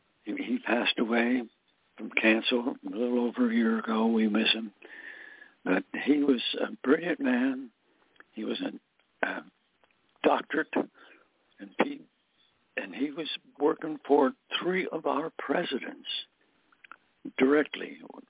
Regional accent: Scranton, Pennsylvania, United States; he went to college at Mansfield University in Pennsylvania, kind of near my hometown, it was Scranton.

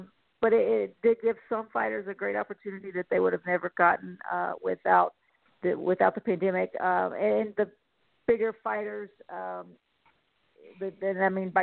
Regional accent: West Virginia, United States; In 2021, I would like to also do something in my home state of West Virginia.

